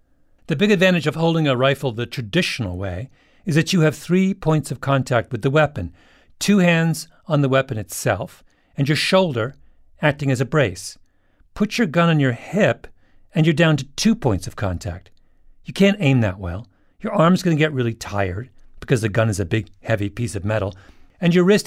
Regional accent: Canada; I'm a Canadian, for goodness sake.

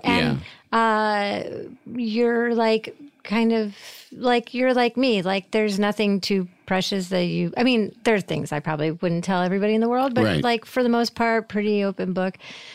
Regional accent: Syracuse, New York, United States; And I'm from Syracuse. So New York, which is like Chicago adjacent. I mean, it's more Midwest than it is East Coast.

